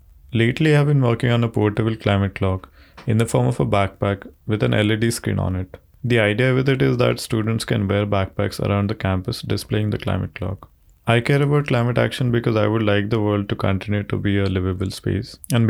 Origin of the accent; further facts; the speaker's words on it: India; I'm from India.